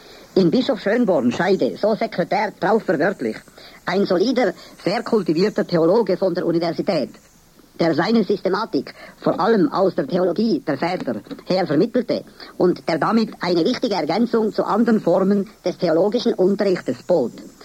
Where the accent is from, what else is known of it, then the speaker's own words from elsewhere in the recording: Valais, Switzerland; accent: Walliser Mundart; In meiner Walliser Mundart füge ich hinzu